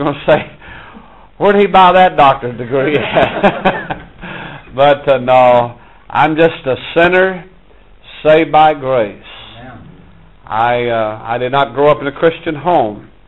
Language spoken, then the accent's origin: English; the South, United States; now in West Indies; As you can tell, we're from the South. I've been in the West Indies for almost 35 years.